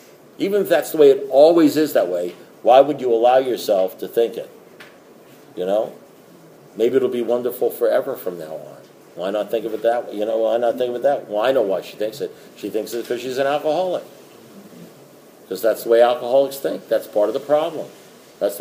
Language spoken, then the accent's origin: English; New York, United States; I mean, I'm a kid from New York, you know